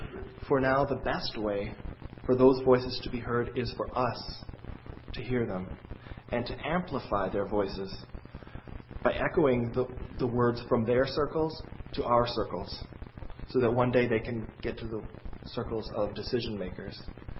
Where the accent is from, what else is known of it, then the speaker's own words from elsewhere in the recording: United States; For the first time in my life as an American, I experienced true democracy.